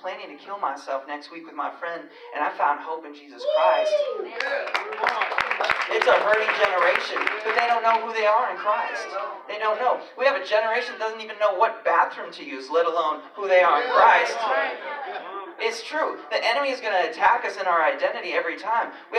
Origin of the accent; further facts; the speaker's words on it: Nashville, Tennessee, United States; I'm from Nashville, Tennessee.